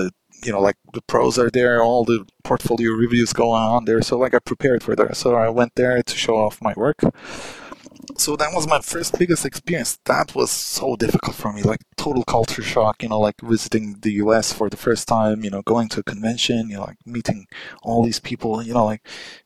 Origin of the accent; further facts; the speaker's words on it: Turkey; English is a second language; I came from Turkey, you know, like all the way from here